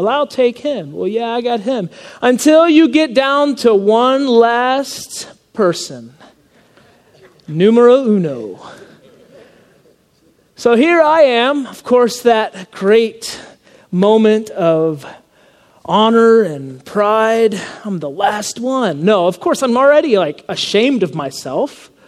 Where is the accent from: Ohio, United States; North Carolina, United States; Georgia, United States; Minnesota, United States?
Georgia, United States; And that was in Lilburn, Georgia. I grew up in Georgia.